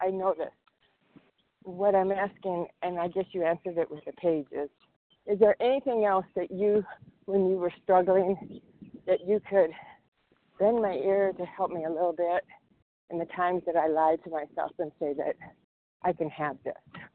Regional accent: Chicago, Illinois, United States; I'm from Chicago.

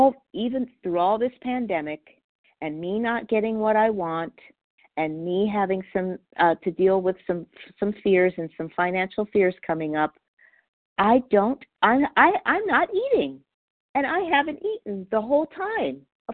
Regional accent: Palmdale, California, United States; I'm from Los Angeles, Palmdale, California.

